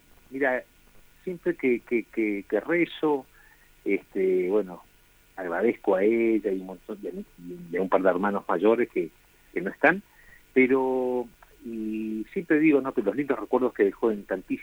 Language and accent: Spanish; Buenos Aires, Argentina; Nací en Capital Federal y aquí en Buenos Aires, junto con todos mis hermanos, en Capital precisamente, donde también estudié.